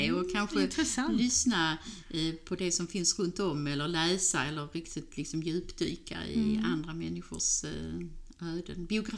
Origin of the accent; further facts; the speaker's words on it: Svinaberga, Skåne, Sweden; Jag är uppvuxen uppe i Svinaberga på en fruktodling, och jag var väldigt mycket ensam som barn